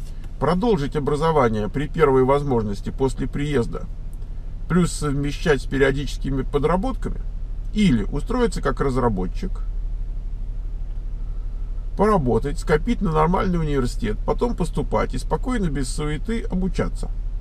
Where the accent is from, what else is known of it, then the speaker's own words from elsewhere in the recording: Moscow, Russia; мне 22 года, я из Москвы.